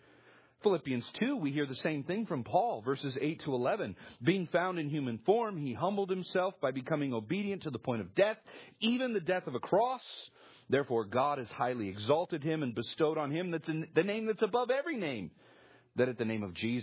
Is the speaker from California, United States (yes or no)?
yes; Vallejo, California, United States; I'm proud to be from Vallejo.